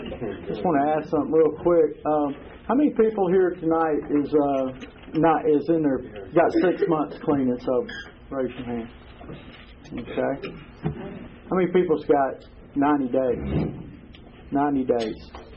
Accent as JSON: {"language": "English", "town": "Cahaba Heights", "region": "Alabama", "country": "United States", "tie": "born or raised there", "said": "I was raised out in Cahaba Heights mostly."}